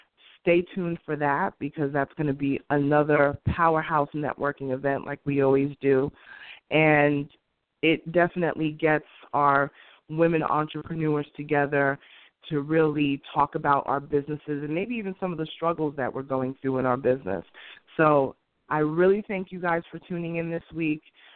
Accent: Queens, New York, United States; anybody who knows me knows where I grew up in Queens, it was not a place that had money.

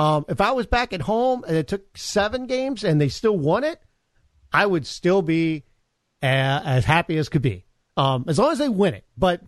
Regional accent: Illinois, United States; I'm from Illinois. I'm not from Chicago, but I'm from an area south of there.

